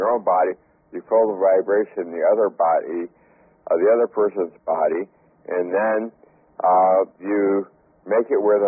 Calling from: Melbourne Village, Florida, United States; Melbourne Village, Florida.

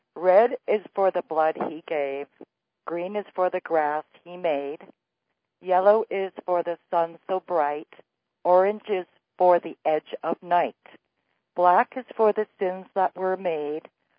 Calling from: Canada; Yeah, I'm calling from Canada.

